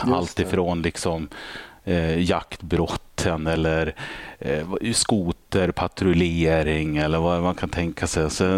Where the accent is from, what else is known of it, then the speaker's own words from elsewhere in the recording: Örnsköldsvik, Västernorrland County, Sweden; Så att där är jag född och uppvuxen och där startade jag även min polisiära karriär.